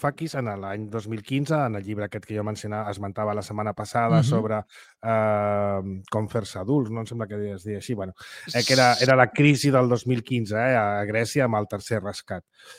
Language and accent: Catalan; Catalonia, Spain; però som catalans.